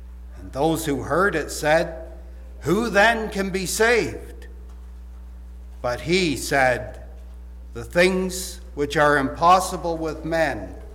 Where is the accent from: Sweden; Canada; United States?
Canada; Ontario; now in Sault Ste. Marie, Canada; I was raised in Southern Ontario on a farm, so I'm a farm boy